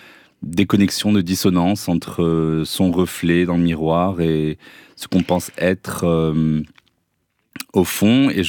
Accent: Casablanca, Casablanca-Settat, Morocco; Quand on est un jeune adolescent au Maroc, on a grandi à Casablanca

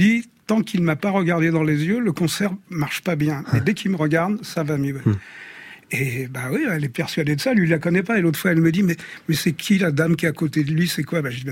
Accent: Paris, Île-de-France, France; born there; j'habitais pas à Paris à l'époque, et quand elle a su que je venais me réinstaller à Paris, parce que je suis un Parisien de naissance

